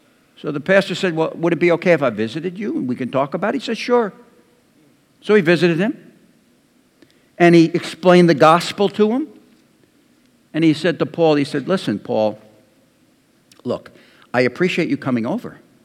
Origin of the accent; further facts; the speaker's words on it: Chatham, New Jersey, United States; Most of you know I come from the East Coast. Come from New Jersey. My home church was a place called Chatham, New Jersey, North Jersey.